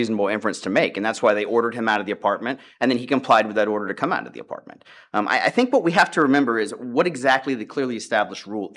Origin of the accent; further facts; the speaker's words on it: Texas, United States; I'm actually from Texas.